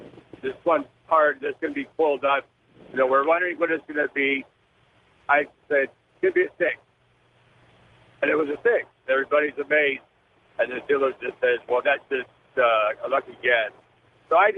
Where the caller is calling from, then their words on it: Texas, United States; I'm calling from Texas, getting ready to go into Oklahoma.